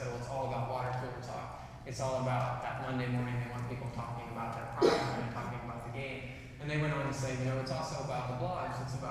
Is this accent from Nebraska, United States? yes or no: yes; Nebraska, United States; it transformed little antique stores in my hometown in Nebraska into international marketplaces.